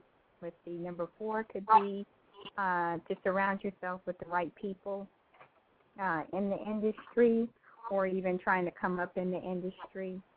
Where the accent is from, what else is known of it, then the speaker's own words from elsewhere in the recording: Norfolk, Virginia, United States; now in Virginia Beach, United States; I'm located in Virginia Beach. I live in Virginia Beach now, but I'm originally from Norfolk, born and raised in Norfolk.